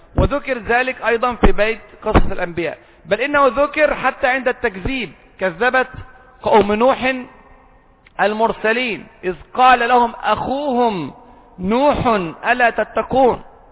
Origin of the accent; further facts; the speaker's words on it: Egypt; إحنا مصريين